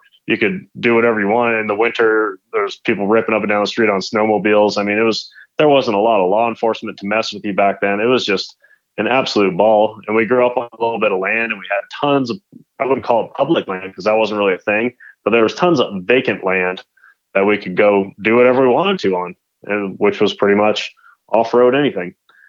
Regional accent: Plainville, Massachusetts, United States; now in Gardnerville, United States; So honestly, where I grew up in Massachusetts was called Plainville.

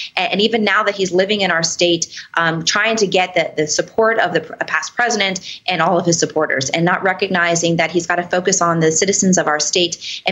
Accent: Miami, Florida, United States; look what is happening in Miami-Dade County, which is my hometown.

